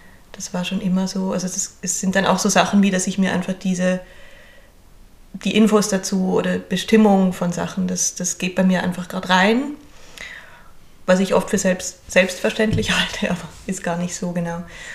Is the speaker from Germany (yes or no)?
no; Basel, Basel-Stadt, Switzerland; ich komme aus Basel in der Schweiz